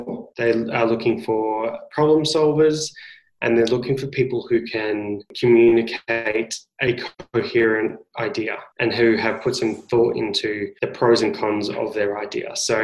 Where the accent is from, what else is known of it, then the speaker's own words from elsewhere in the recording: Australia; Funny, it should be an easy one considering I am an Australian.